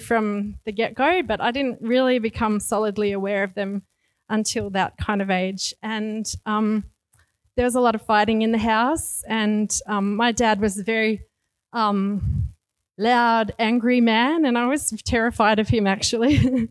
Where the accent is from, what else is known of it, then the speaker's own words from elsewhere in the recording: Melbourne, Victoria, Australia; born there; my background is I was born in Melbourne and my dad was a jazz musician and my mum was a nurse. And dad had been brought up a Catholic, but a very reluctant, not very excited Catholic.